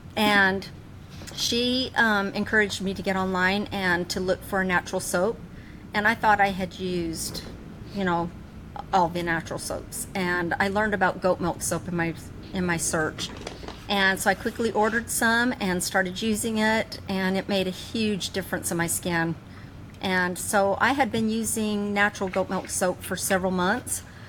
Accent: Idaho, United States; moved away; Yeah, I was raised in Idaho and moved to Alabama 30 years ago.

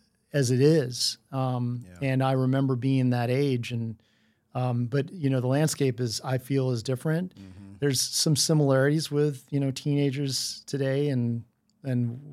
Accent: Texas, United States; now in Austin, United States; I'm Jewish. I grew up in East Texas, which was very difficult, for someone who, was told that they were going to go to hell constantly

